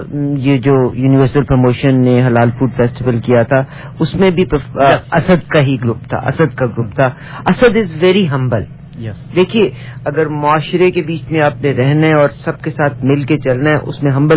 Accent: Pakistan; میں بھی پاکستانی ہوں

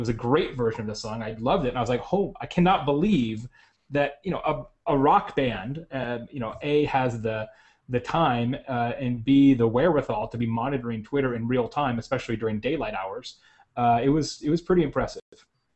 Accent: Arizona, United States; now in Bloomington, United States; I'm from Arizona originally, which is how I... the tequila supply is a little limited in Bloomington, Indiana, too

